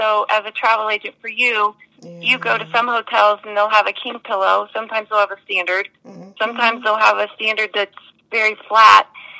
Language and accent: English; Parker, Colorado, United States; Today, I'm currently in my hometown of Parker, Colorado, which is just outside of Denver.